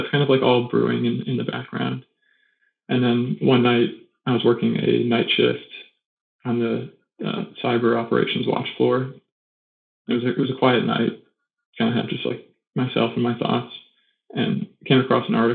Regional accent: Cape Cod, Massachusetts, United States; Growing up on Cape Cod, it was kind of a consistent theme in the programming for our science classes

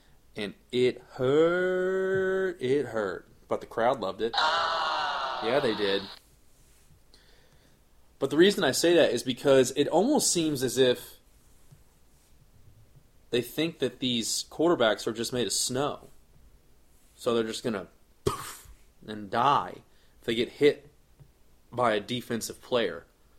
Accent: Garland, Texas, United States; also born or lived in Texarkana; As you may know, I am from Dallas, Texas, born in Texarkana, shifted to the mean streets of Garland when I was a young boy.

